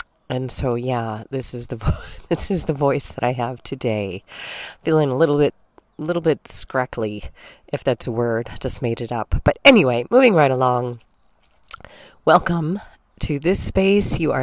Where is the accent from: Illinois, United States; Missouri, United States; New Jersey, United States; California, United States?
Illinois, United States; Chicago; Now, in my hometown of Chicago, if that happened, you run.